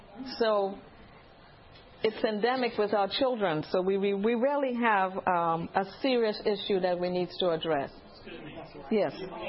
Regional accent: Trinidad & Tobago; when my husband and I were missionaries in Trinidad originally, I'm from Trinidad

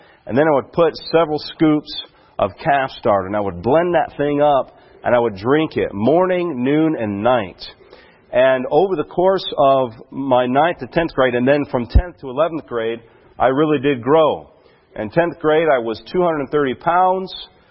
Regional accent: Alabama, United States; The University of Tennessee, which I grew up in Alabama, so I don't know what those schools would be here.

